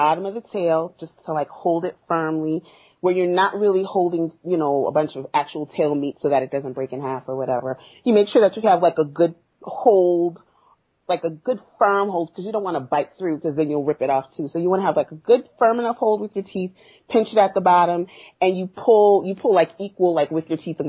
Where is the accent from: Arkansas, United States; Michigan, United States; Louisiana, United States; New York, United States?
Louisiana, United States; New Orleans; moved away as an adult; I was born in New Orleans. I lived in New Orleans until I was 28.